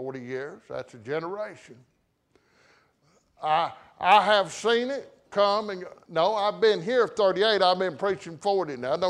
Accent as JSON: {"language": "English", "country": "United States", "tie": "born there", "said": "that I was born an American."}